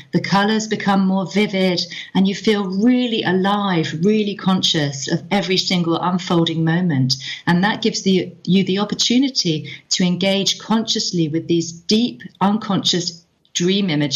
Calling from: Germany; It's the morning. It's like 6 a.m. I'm calling from Germany.

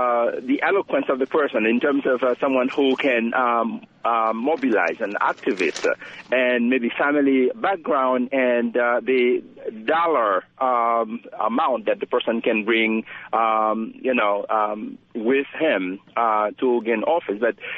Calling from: Massachusetts, United States; I'm calling from Madison, Massachusetts.

